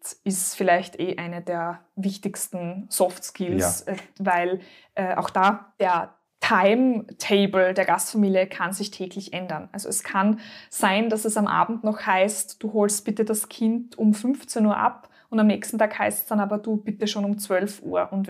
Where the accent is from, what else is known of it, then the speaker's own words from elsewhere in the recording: Austria; Und gerade als Österreicherin war ich es gewohnt, dass am Sonntag nicht viel passiert.